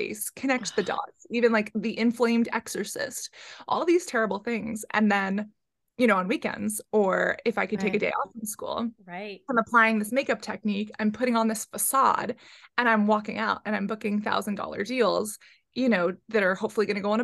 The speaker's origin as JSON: {"language": "English", "town": "San Francisco", "region": "California", "country": "United States", "tie": "born or raised there", "said": "The Bay Area has a very small, not the best reputation modeling scene, you know, growing up in San Francisco. It's definitely not anything like New York."}